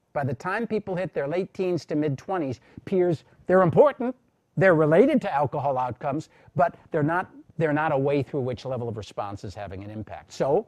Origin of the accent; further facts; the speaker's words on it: Milwaukee, Wisconsin, United States; moved away as an adult; now in San Diego, United States; I grew up in Milwaukee. How many of you have been in Milwaukee? Well, I'm really happy to be here in San Diego.